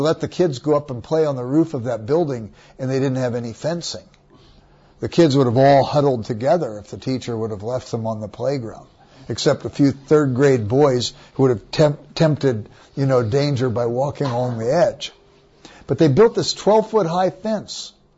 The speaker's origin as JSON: {"language": "English", "town": "Los Angeles", "region": "California", "country": "United States", "tie": "born or raised there", "said": "Where I grew up in Los Angeles, there was a playground at the Baptist church."}